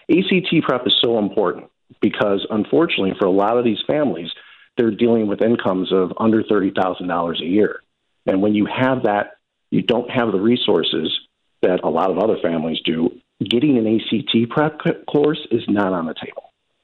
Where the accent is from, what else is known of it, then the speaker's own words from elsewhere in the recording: Elmhurst, Illinois, United States; last time I was with you, I mentioned that I grew up in Elmhurst, right?